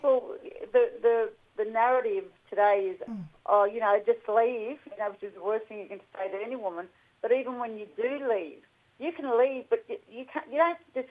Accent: Kempsey, New South Wales, Australia; I'm a proud Dungari woman, born and raised in Kempsey on the mid-north coast of New South Wales.

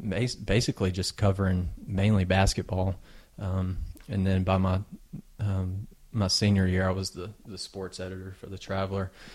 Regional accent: Sparkman, Arkansas, United States; I think I can count on one hand the number of people up here that know where Sparkman, Arkansas is, but it's in the south central part of the state. Sparkman's a little bitty town.

